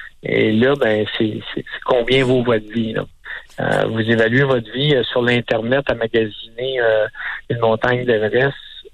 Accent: Quebec, Canada; comme on voit ici chez nous au Québec

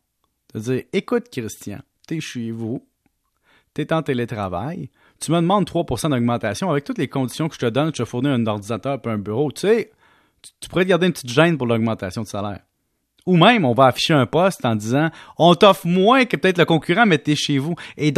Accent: Valleyfield, Quebec, Canada; Je viens de Valleyfield, tu le sais.

